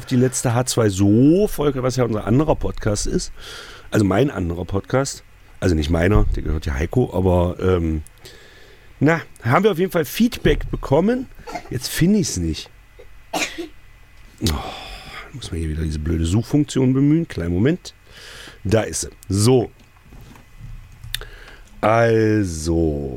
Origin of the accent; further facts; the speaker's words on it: Magdeburg, Saxony-Anhalt, Germany; Ich komme aus Magdeburg.